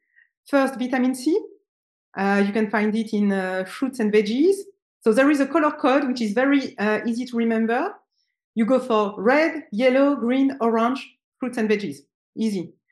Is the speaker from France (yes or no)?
yes; France; English is a second language; I'm French.